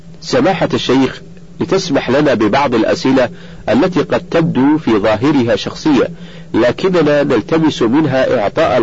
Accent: Riyadh, Riyadh Province, Saudi Arabia; born there; ولدت بمدينة الرياض في ذي الحجة سنة 30 و300 ألف للهجرة

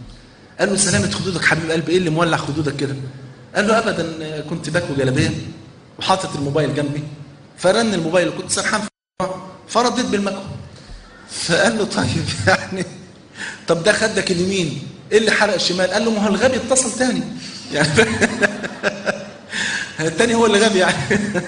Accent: Egypt; أذكر بمناسبة الحديث ده في التسعينات عندنا في مصر

